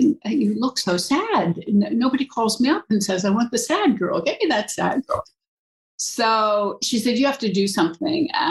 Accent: New York, United States; I was raised on the Hudson River in an artist community.

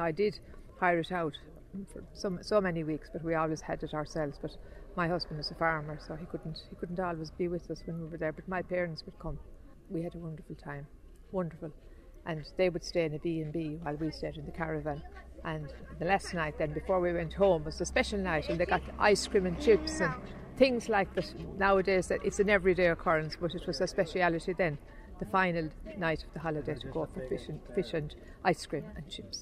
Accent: Tulla, County Clare, Ireland; I'm from Tulla in County Clare.

